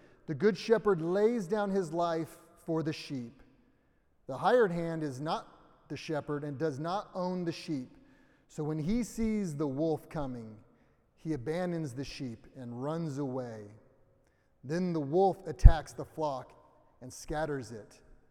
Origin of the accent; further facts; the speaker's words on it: Suisun City, California, United States; I think about 10-ish years old, growing up in California, Suisun City.